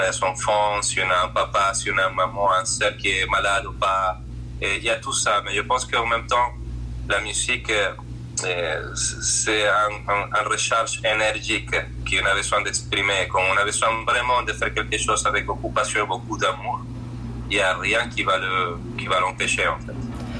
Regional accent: Maracaibo, Zulia, Venezuela; French is a second language; moved away; je suis né au Maracaibo, Venezuela. c'est une ville très très chaude en Amérique du Sud.

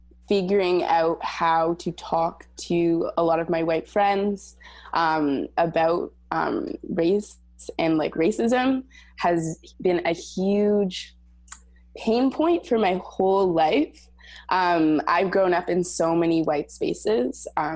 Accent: Canada; I know growing up in Canada

